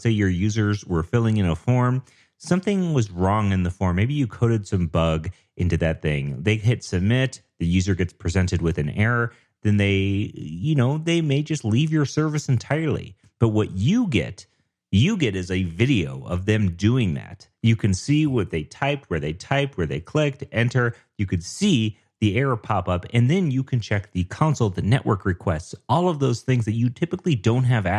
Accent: Denver, Colorado, United States; I'm a developer from Denver, Colorado.

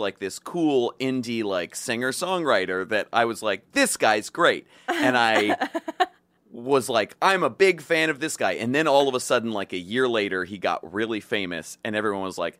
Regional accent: Atlanta, Georgia, United States; Because what had happened was, I'm from Atlanta

